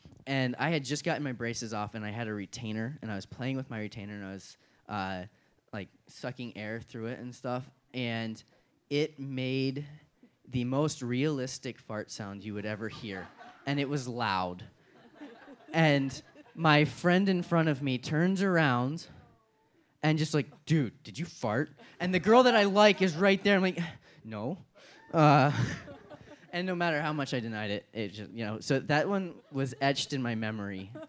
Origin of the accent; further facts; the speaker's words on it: Pennsylvania, United States; I grew up in Pennsylvania. Pretty much everybody around me hunted and fished, and so that was kind of like how I was born and raised.